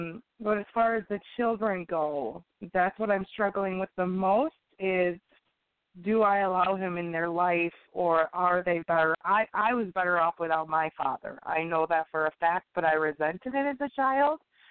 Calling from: Waukesha, Wisconsin, United States; I'm calling from Waukesha, Wisconsin.

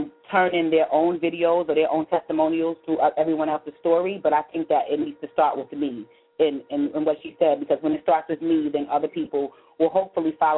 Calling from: Brooklyn, New York, United States; I'm calling from Brooklyn, New York.

